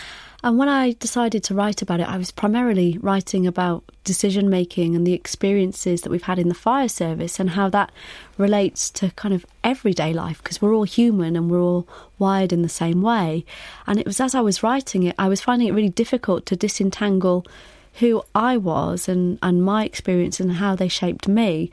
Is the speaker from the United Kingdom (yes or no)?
yes; Wales, United Kingdom; my Welsh roots, being born and raised in Wales